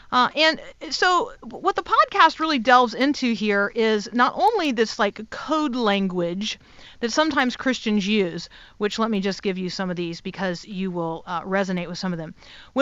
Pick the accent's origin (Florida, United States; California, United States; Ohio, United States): Florida, United States; Tampa; Now, I did grow up in Tampa, Florida, and so I know a little Spanglish, and there are some words that have been mushed together from English and Spanish that I can understand.